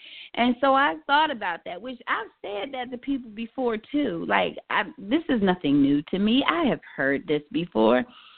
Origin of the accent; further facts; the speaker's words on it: New Jersey, United States; I'm from Jersey. Shout out to Jersey.